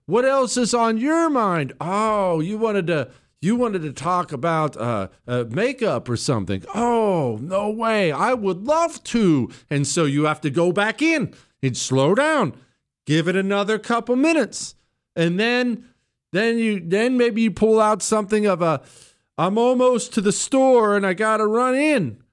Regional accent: Iowa, United States; I'm originally from Northwest Iowa. Lived there 23 years.

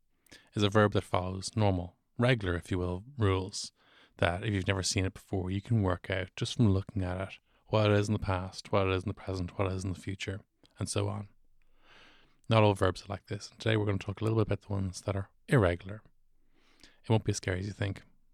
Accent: Dublin, Leinster, Ireland; I am from Dublin, and while I do have Cork cousins

